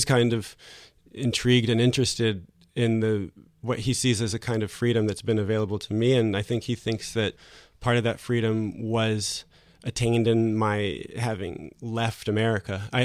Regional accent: United States; In France, people glance at me, and without knowing I'm American, they often assume I might be from North Africa or something like that.

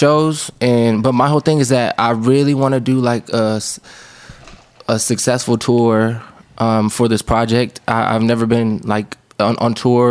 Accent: Oceanside, California, United States; how it was for me growing up in Oceanside.

